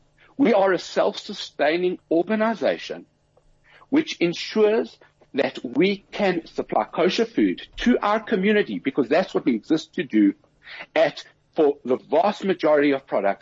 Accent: South Africa; And I filled up as every South African and every Jewish South African does.

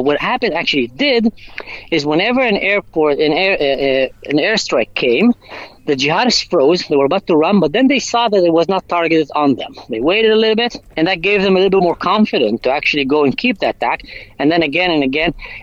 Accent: Israel; I'm a Druze from Israel, but I have relatives in Syria.

